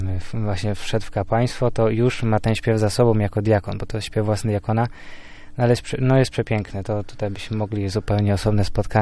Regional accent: Poznań, Greater Poland Voivodeship, Poland; dlatego że w Poznaniu, skąd pochodzę, no nie ma już właściwie tej tradycji.

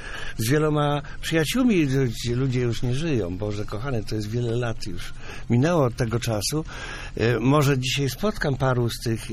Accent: Poznań, Greater Poland Voivodeship, Poland; now in Leszno, Poland; Właśnie ja przyjechałem z Poznania i dlatego Leszno mi zaimponowało i dlatego zostałem w tym mieście

